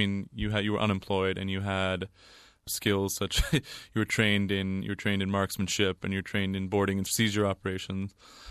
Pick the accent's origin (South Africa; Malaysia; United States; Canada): Canada; Toronto, Ontario; which was run by actually a former Somali cab driver from my hometown, Toronto